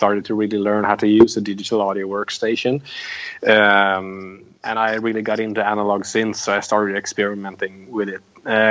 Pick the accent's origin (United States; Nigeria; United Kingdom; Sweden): Sweden; growing up in Sweden in the 1980s